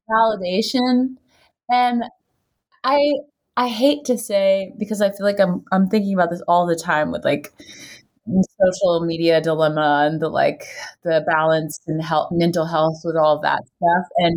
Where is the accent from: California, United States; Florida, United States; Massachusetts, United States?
Florida, United States; I'm from Florida, by the way.